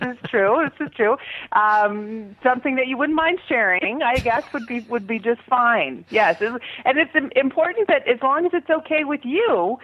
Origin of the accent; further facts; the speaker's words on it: Berkeley, California, United States; from Berkeley, California